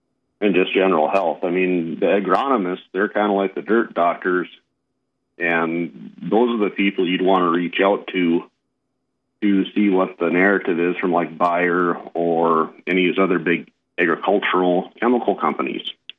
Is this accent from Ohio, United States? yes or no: no; North Dakota, United States; Well, I grew up in North Dakota and moved away for, I've done research in the paint and coating industry